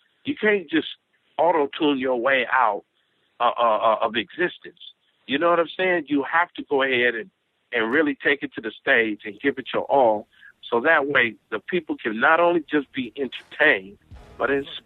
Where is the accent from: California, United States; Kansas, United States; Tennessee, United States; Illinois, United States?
California, United States; And that from which we come from the West Coast, it had a lot of impact as far as fashion, as far as cultures is concerned.